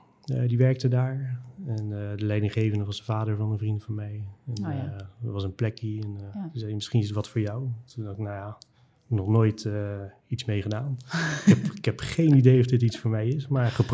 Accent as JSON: {"language": "Dutch", "town": "Vlaardingen", "region": "South Holland", "country": "Netherlands", "tie": "born or raised there", "said": "Ja, geboren en getogen in Vlaardingen, ja."}